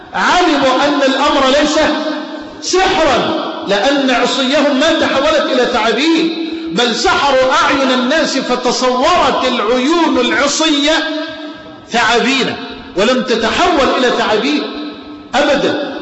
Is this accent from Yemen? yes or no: no; Egypt; يعني بلهجتنا في مصر أعلى مفخلك اركبه